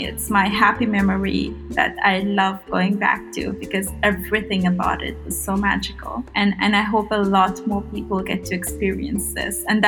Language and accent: English; Mauritius; moved away as an adult; It was great. I lived like 15 minutes away from the sea. So all our weekend outings was to the beach mostly. And I think it took like, it's only when I left the country, you know, to go overseas for my studies